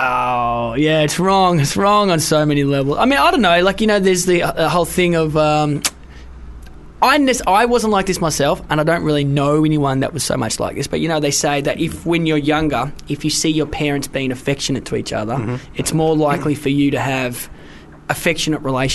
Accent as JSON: {"language": "English", "region": "Wales", "country": "United Kingdom", "said": "where I'm from Wales"}